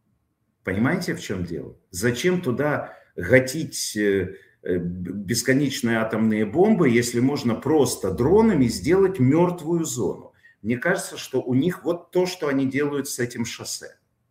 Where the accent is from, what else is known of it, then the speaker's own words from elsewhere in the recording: Ukraine; но вы меня простите, я с Украины, и поэтому меня в первую очередь интересует война.